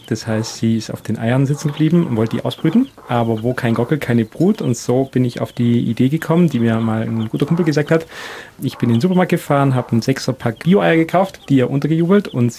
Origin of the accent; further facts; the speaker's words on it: Baden-Württemberg, Germany; ich bin Schwabe